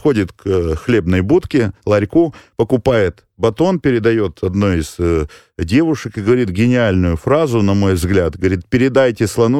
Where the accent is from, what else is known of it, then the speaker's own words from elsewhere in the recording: Chișinău, Moldova; Откуда вы, спрашивают? Мы из Кишинева.